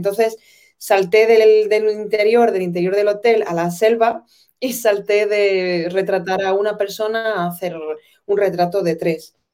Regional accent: Ceuta, Spain; esa conciencia en Ceuta de que somos españoles, pero por otro lado somos africanos

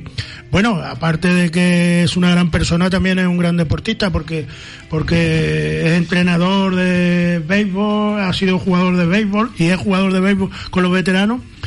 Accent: Extremadura, Spain; igual que hay canciones extremeñas de mi pueblo donde soy yo

